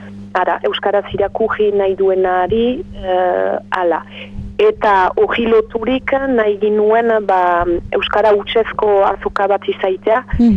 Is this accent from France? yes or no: yes; Saint-Jean-Pied-de-Port, Nouvelle-Aquitaine, France; now in Bayonne, France; ni Baionan biziniz da Garazikoa naiz